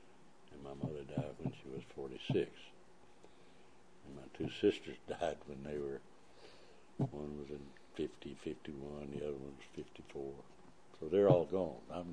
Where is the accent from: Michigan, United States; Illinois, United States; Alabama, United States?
Alabama, United States; And there where I live, was born and raised in Alabama, we were never taught that anything bad about the black people.